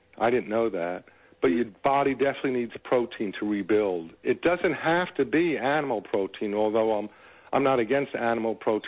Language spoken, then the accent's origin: English; New York, United States; now in Atlanta, United States; I'm from New York, but I live in Atlanta.